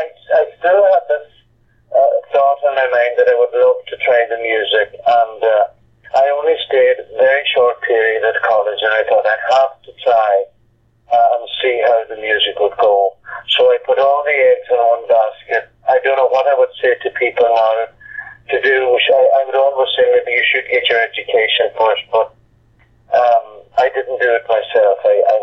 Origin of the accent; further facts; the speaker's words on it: County Donegal, Ireland; I come from County Donegal in Ireland.